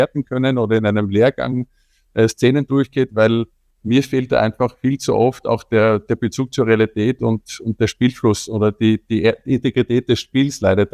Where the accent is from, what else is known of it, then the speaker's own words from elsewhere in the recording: Austria; Mir kommt vor, wir haben einfach auch bei uns in Österreich, und da nehme ich mich damals auch nicht aus